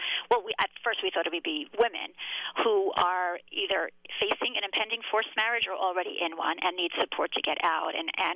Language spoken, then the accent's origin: English; New York City, New York, United States; So I grew up in New York City, and but it was in a very insular religious community where forced marriage and child marriage are very much the norm.